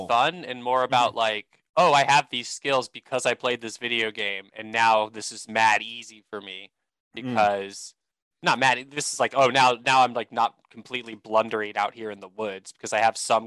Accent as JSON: {"language": "English", "town": "Atlanta", "region": "Georgia", "country": "United States", "tie": "born or raised there", "lives_now": "Seattle, United States", "said": "But like I'm from Atlanta, which is like obviously like a landlocked city. And whenever I go back there, I literally could not tell you which way was north, like from the house I grew up in."}